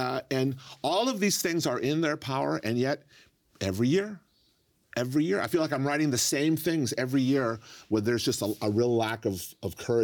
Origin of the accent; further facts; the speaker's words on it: California, United States; as a Californian who I care about the state, care about my community